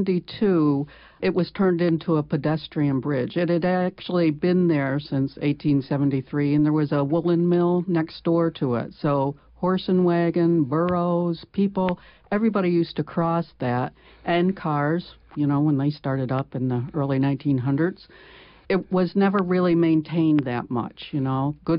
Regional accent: Newfield, United States; Well, I grew up in Newfield, and I never really paid much attention to it because there was the covered bridge, and that was like the big icon for Newfield.

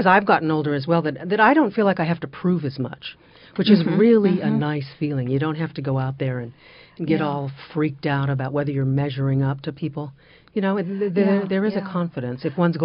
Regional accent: California, United States; I actually come from the epicenter of fear of aging. I'm from Southern California.

